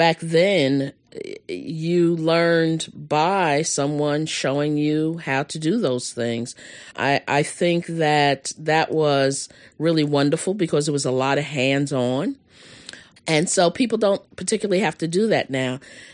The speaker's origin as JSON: {"language": "English", "region": "New York", "country": "United States", "said": "And I came originally from New York, so very different, because New York was not the South."}